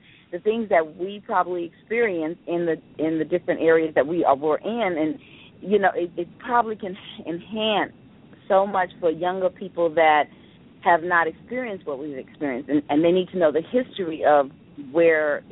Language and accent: English; Brownsville, United States; I talk about my grandparents, my parents, me, growing up in Brownsville, how we got to good times